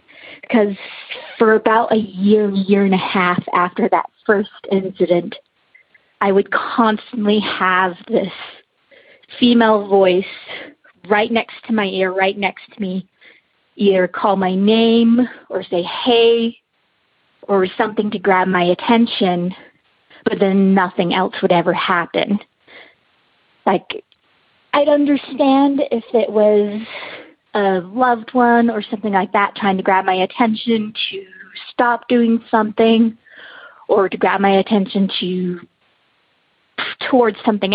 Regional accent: Utah, United States; I'm from Utah.

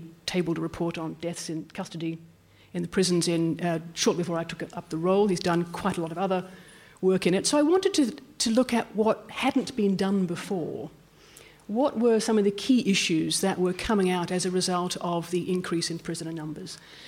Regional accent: Melbourne, Victoria, Australia; I grew up in Melbourne, but I spent the last 30 years out of the country

